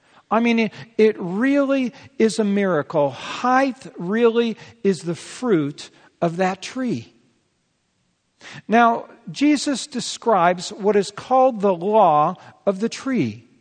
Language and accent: English; California, United States; I grew up in Yosemite National Park as a kid